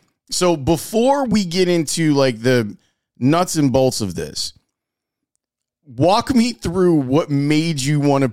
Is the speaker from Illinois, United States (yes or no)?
yes; Chicago, Illinois, United States; growing up in Roseland before I moved out to HF land